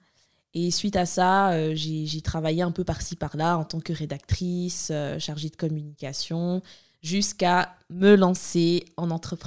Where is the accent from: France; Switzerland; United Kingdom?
Switzerland; donc je suis originaire de l'Angola, comme tu l'as dit. Je suis née et j'ai grandi en Suisse.